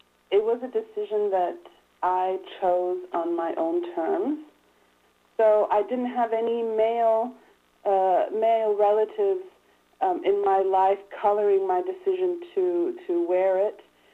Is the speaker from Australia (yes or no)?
yes; Australia; also born or lived in Europe; and I was born in Australia and spent, part of my youth in Europe.